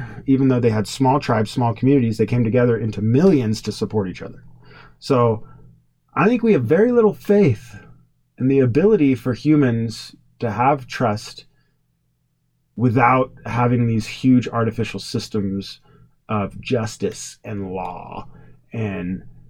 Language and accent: English; United States; You know, there's places that are a lot harsher than my home country of America.